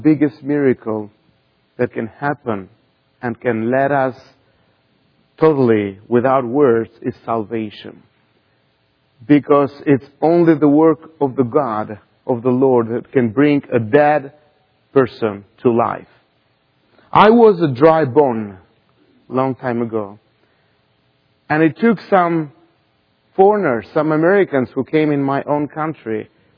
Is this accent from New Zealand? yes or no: no; Albania; English is a second language; So we are from Albania, and probably many of you have heard about Albania. It's between Greece and Italy